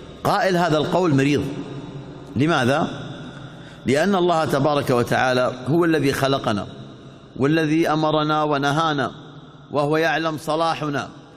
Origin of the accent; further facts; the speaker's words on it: Saudi Arabia; في بلادنا المملكة العربية السعودية، ونحن من شمالها إلى جنوبها ومن شرقها إلى غربها جماعة واحدة، جماعة واحدة، كبارها صغارها ذكورها إناثها أغنياءها فقراءها، كلنا من هذا البلد.